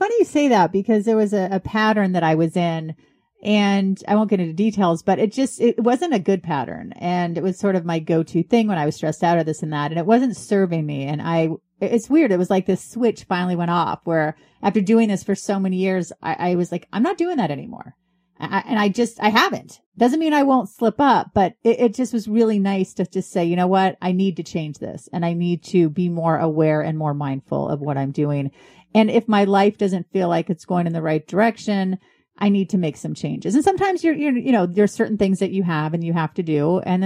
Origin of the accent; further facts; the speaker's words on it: San Jose, California, United States; now in US East Coast; I was from San Jose. Now I'm on the East Coast.